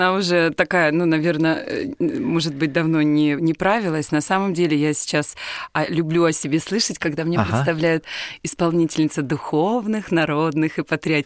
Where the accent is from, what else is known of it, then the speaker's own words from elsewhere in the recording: Ust-Kada, Irkutsk Oblast, Russia; я родилась в Иркутской области, в Куйтунском районе, в селе Усть-Када, где был большой-большой храм в честь Покрова иконы Божией Матери.